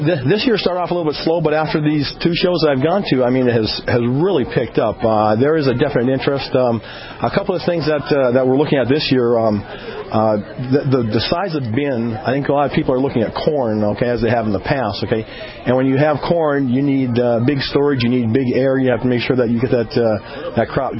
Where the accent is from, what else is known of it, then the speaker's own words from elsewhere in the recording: Napoleon, United States; there's just recently been an accident in my hometown of Napoleon, a real sad case